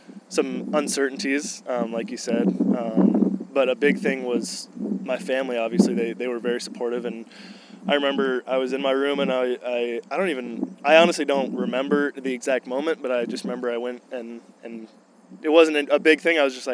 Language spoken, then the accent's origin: English; Pella, Iowa, United States; Certainly growing up in Pella with the different success, even as a kid